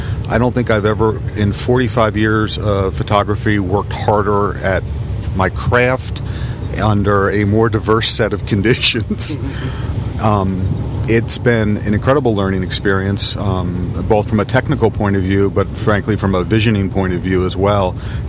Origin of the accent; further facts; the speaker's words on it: Alexandria, Virginia, United States; from Alexandria, Virginia.